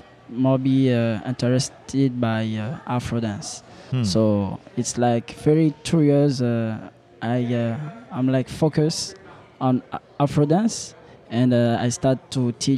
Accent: Benin; first language French; English is a second language; now in Montreal, Canada; I'm from Benin, yeah. Yeah, so it's why French is my first language. So for the moment, I try again to practice my English all time. And I live in Montreal since 3 years exactly.

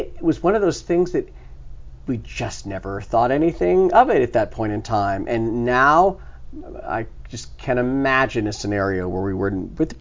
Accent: Massachusetts, United States; also born or lived in Miami, Florida; My parents divorced when I was six. My mother, I was living in Miami, Florida. My mother married my stepfather and moved with me and my sister to Massachusetts.

